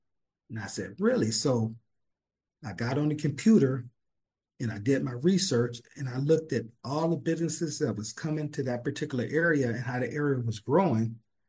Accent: Compton, California, United States; Growing up in Compton, there was businesses.

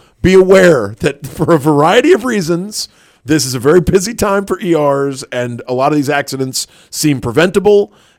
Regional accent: Florida, United States; throughout growing up in Florida

